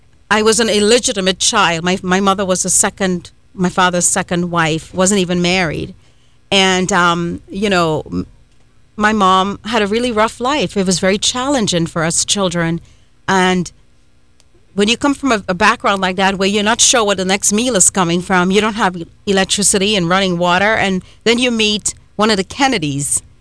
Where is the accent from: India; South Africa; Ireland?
India; now in Los Angeles, United States; I'm Indian too, and I remember my son saying to me once, he said, you know, and he lives in L.A. too